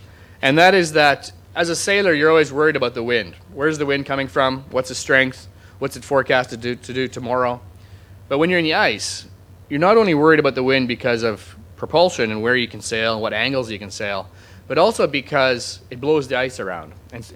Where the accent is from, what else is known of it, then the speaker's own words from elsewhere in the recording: the Prairies, Canada; I grew up in the Canadian prairies. I didn't grow up in a sailing family.